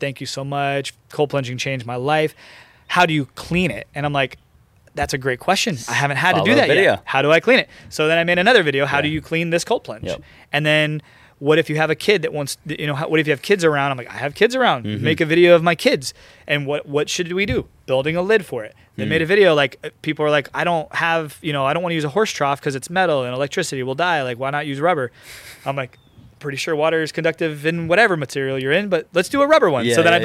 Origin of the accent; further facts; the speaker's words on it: Florida, United States; I grew up in Florida, and the coldest water I'd ever been in was 70 degree spring water.